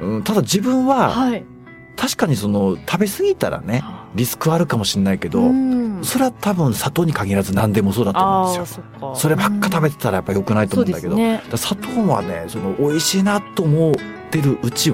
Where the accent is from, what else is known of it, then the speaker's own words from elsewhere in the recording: Hokkaido, Japan; 私は北海道生まれの北海道育ちなので